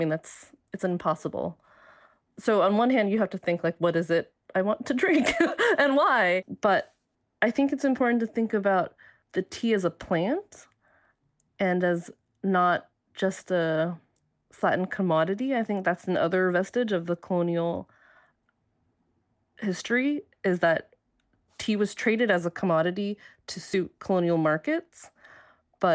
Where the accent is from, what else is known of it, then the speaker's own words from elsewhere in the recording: United States; for me, even though I'm Chinese American and my family's, you know, many generations ago are from tea growing areas of China